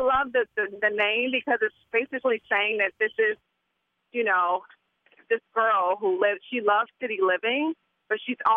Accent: Dayton, Ohio, United States; now in New York City, United States; I'm originally from Dayton, Ohio.

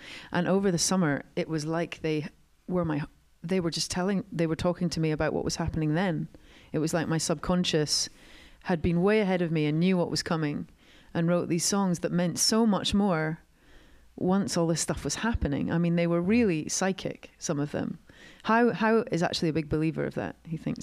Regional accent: London, United Kingdom; And it's funny being a Londoner, because it's so fast-paced.

